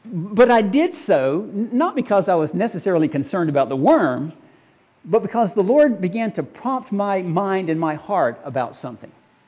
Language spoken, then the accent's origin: English; Georgia, United States; Growing up in South Georgia, it's good to see Jim and Pam here from Tennessee